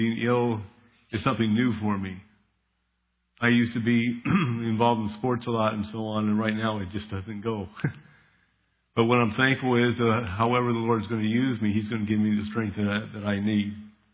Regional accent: United States; now in Germany; I'm an American in a German land, and I have the Bible underneath my arms, you might say, in that sense.

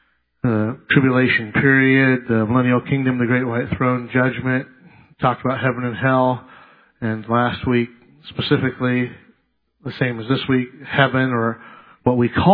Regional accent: Los Angeles, California, United States; Now, I grew up in Southern L.A., so Hollywood wasn't that exciting to me.

